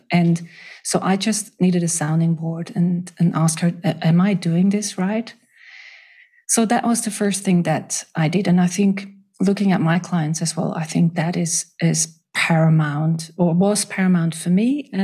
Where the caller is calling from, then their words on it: Switzerland; I'm joining from Switzerland.